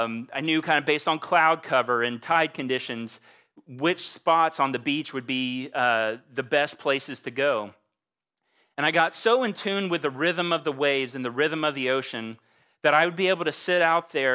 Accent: Florida, United States; growing up in Florida, at the age of 12, we grew up around the beach and kind of the shores of the Gulf Coast beaches growing up

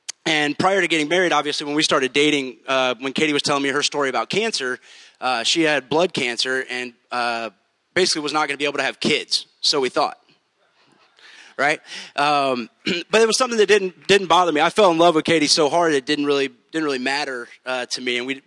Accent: Michigan, United States; because we're both from Michigan.

